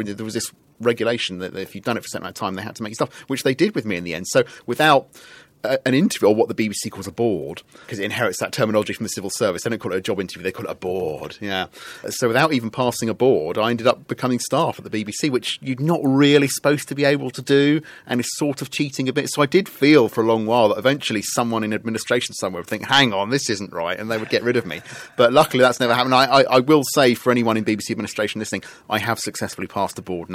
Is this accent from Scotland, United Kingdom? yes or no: no; South East England, United Kingdom; now in Norfolk, United Kingdom; I'm from Sussex, down on the south coast.